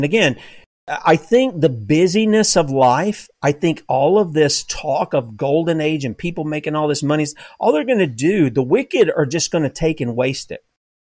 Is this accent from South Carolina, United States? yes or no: yes; South Carolina, United States; I know some people think I'm from there. I'm from South Carolina. I'm not from North, okay?